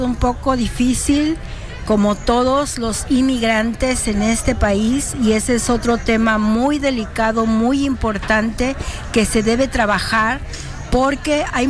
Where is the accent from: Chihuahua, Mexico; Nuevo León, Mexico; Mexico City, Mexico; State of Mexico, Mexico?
Mexico City, Mexico; De la Ciudad de México, del Distrito Federal. Para la gente, si alguno de ustedes es del Distrito Federal, soy de la colonia Tlalpan.